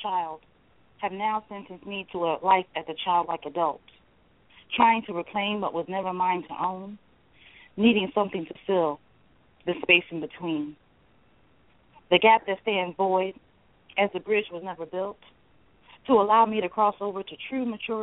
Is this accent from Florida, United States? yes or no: no; Philadelphia, Pennsylvania, United States; also born or lived in New York City; I grew up in Philadelphia, and then I went to school in New York, and I consider all of that a part of my formative years